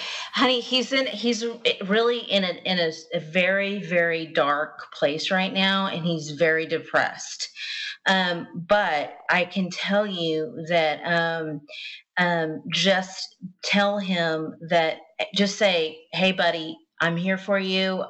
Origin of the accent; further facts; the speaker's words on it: the South, United States; You know, I'm from the South. We just say things different.